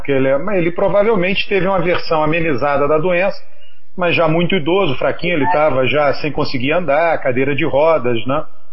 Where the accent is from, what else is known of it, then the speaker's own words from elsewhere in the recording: Rio de Janeiro, Brazil; moved away as an adult; now in São Paulo, Brazil; me mudei para São Paulo faz uns 15 anos, mas nos anos 90, né, eu fui criado no Rio.